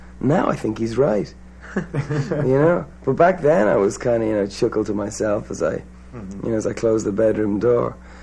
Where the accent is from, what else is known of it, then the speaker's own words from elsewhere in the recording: Ireland; Well, that line, to me as an Irishman, faith is the key to open the doors and the borders